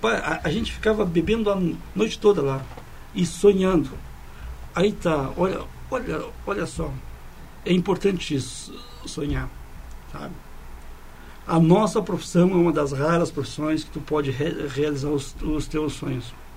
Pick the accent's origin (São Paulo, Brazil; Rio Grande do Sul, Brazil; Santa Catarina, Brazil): Rio Grande do Sul, Brazil; Santa Cruz; Esqueceu que eu sou de Santa Cruz.